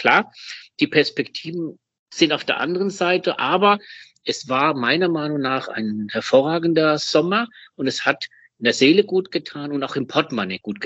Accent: Germany; also born or lived in Spain; ich bin ja sehr deutsch-spanisch, spanisch-deutsch, also das kann man da so nennen, wie man will. Ich bin in Spanien geboren, in Deutschland aufgewachsen.

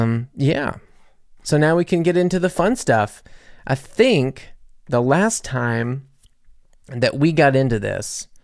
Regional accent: Louisiana, United States; now in Germany; I was getting my German driver's license, and I had this whole journey, because first off, I'm coming from Louisiana

